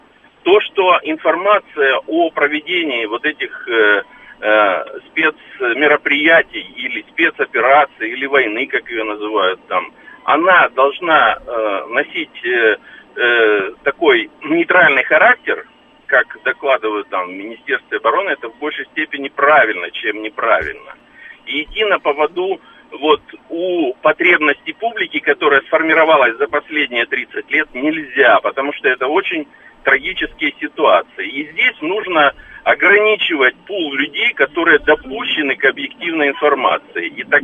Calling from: Moscow, Russia; я из Москвы.

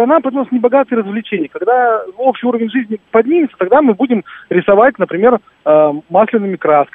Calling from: Moscow, Russia; Добрый день, я из Москвы.

